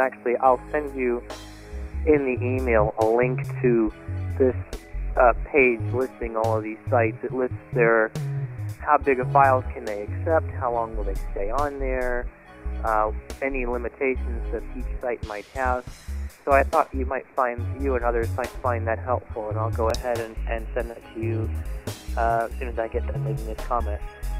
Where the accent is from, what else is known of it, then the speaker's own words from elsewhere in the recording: Ohio, United States; Hello, Larry. … I'm from Ohio, and I've been listening to a lot of your podcasts